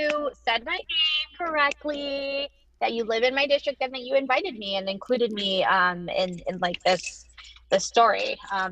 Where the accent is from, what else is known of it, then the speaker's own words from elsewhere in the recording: Queens, New York, United States; Yes. I grew up in Queens, never left, went to public schools. I think like you, kind of very typical New York. Like I'm just like a city kid.